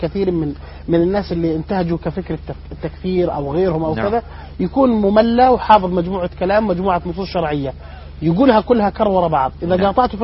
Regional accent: United Arab Emirates; عندنا في الإمارات في مثل يقول لك

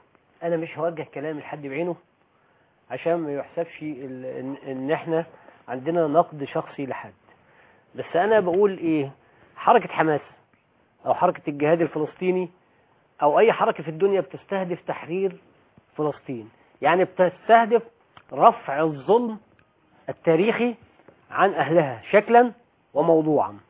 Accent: Egypt; إحنا سنة، إذا كنتوا عايزين تدعموا المشروع الفارسي إحنا عرب، إذا كنتوا عايزين تدعموا المشروع الإيراني إحنا مصريين

